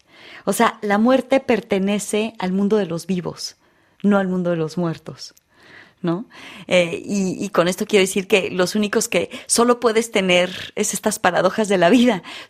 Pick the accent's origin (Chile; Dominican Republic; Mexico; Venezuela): Mexico; born there; first language French; Entonces, donde nací, claro, es el español. Entonces, yo soy una persona completamente bilingüe, porque sí, la primera lengua que escuché de chiquitita, de bebé, es francés, porque pues estaba en los brazos de mi madre, pero estaba en México, ¿no?